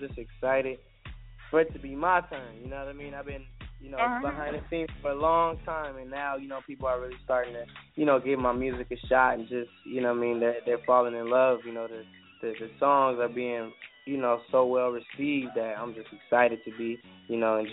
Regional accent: Compton, California, United States; You know, I'm a singer. I'm a songwriter from Compton, California.

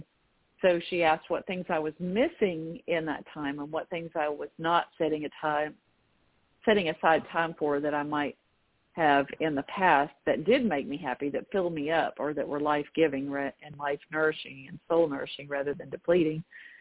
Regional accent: Little Rock, Arkansas, United States; see what was outside on the downtown streets of my hometown, Little Rock, you know, where I work near the state capitol building.

